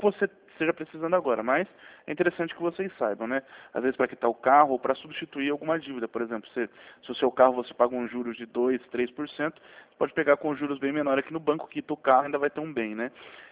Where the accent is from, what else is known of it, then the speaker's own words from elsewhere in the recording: São Paulo, Brazil; Eu não sou do Paraná, sou aqui de São Paulo, né?